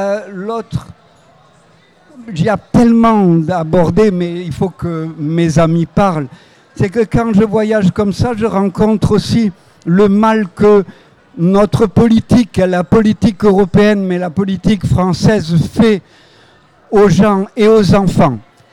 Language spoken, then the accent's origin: French; Nice, Provence-Alpes-Côte d'Azur, France; born there; Je suis né à Nice, je suis méditerranéen.